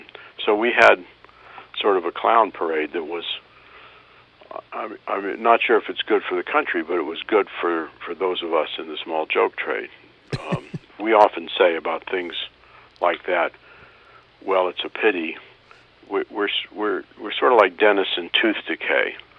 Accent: Kansas City, United States; but I'm from Kansas City, and I can't really say tomato

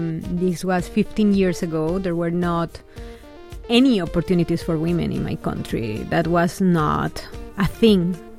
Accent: Colombia; moved away as an adult; now in United States; when I came from Colombia to the States. And I started looking, you know, I graduated in Colombia.

